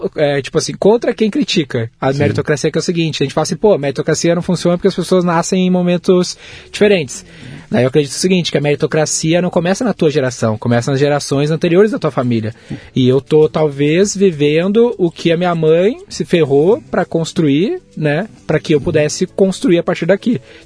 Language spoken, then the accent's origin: Portuguese; Porto Alegre, Rio Grande do Sul, Brazil; Eu nasci em Porto Alegre. Sou gaúcho.